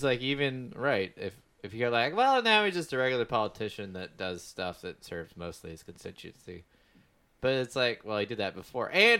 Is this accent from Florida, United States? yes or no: no; Louisiana, United States; We're all from Louisiana.